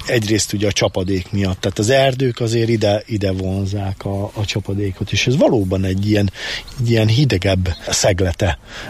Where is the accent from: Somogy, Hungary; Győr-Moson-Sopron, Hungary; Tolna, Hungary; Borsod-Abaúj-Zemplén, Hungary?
Borsod-Abaúj-Zemplén, Hungary; Sátoraljaújhely; Én ugye itt nőttem föl a Sátoraljaújhelyen